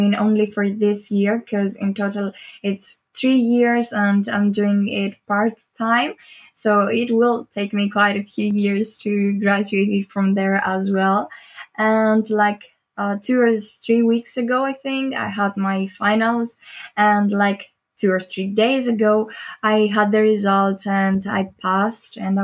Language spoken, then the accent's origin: English; Greece; English is a second language; I'm originally from Greece